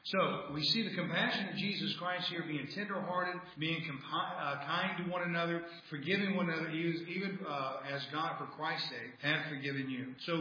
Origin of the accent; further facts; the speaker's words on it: United States; I'm from America. I don't know what the national speed limit is on that road.